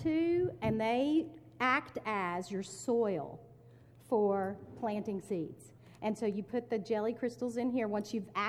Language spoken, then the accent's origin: English; Texas, United States; I'm from Texas.